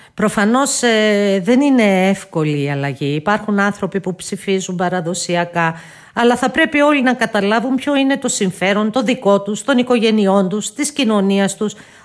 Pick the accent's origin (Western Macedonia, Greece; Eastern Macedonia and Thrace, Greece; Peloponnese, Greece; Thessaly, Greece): Western Macedonia, Greece; Kastoria; Και η Ελλάδα είναι η χώρα μου.